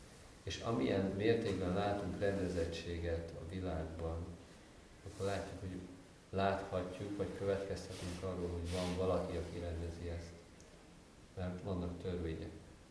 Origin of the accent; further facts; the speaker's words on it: Hungary; moved away; És mi nőttünk fel Magyarországon, főleg amikor én voltam fiatal, akkor az még a kommunizmusban volt.